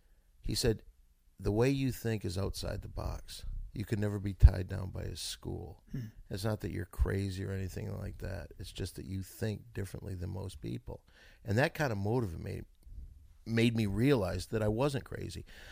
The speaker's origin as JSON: {"language": "English", "town": "Saginaw", "region": "Michigan", "country": "United States", "tie": "born or raised there", "said": "Saginaw, Michigan."}